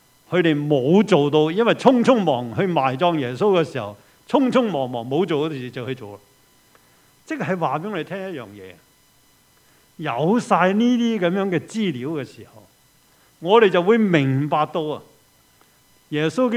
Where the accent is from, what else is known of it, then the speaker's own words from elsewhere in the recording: China; 即係我哋中國人所謂執骨